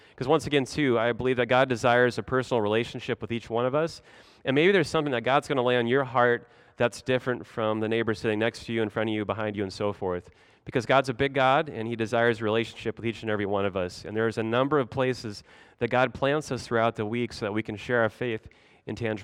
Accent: Nebraska, United States; being reminded in a number of different ways, places, and occasions of home, my home state of Nebraska.

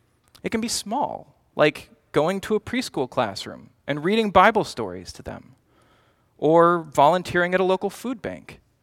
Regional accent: Pittsburgh, Pennsylvania, United States; Or in my hometown of Pittsburgh, they'd use yins.

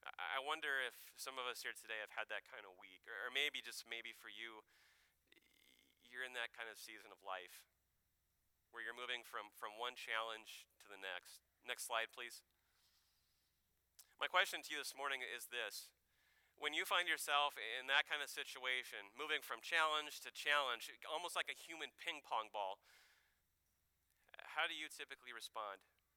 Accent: Nebraska, United States; I heard this story circulating around my home state of Nebraska

